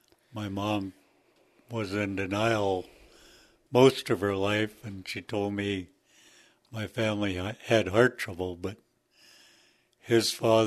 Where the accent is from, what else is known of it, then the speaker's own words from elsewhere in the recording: Kasaan, Alaska, United States; also born or lived in Tatitlek; So I was born up in Tetitlik, Alaska, which is in Prince William Sound.